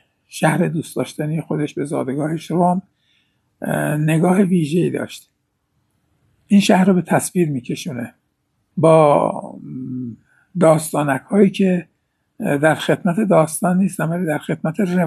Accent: Ahvaz, Khuzestan, Iran; دوست داشتم راجع به شهر خودم اهواز چون این فیلم رو بسازم

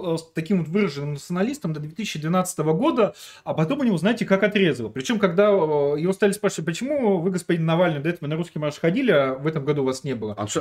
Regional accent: Vladivostok, Primorsky Krai, Russia; А я вообще из Владивостока.

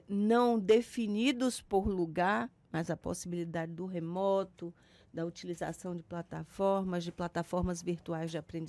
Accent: Itabuna, Bahia, Brazil; Amanhã, nós estaremos em grande festa em Itabuna, minha terra natal

